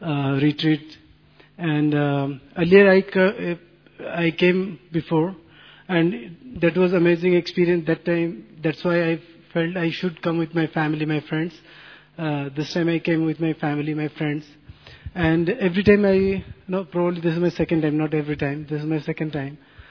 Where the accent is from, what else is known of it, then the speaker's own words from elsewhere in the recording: Bhubaneswar, Odisha, India; English is a second language; I'm from Bhubaneswar, Odisha.